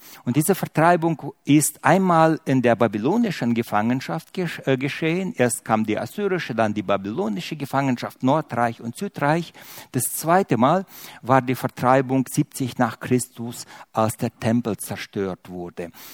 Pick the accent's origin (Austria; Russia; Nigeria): Russia; Ich selber bin ein Deutscher, der im großen russischen Reich aufgewachsen ist.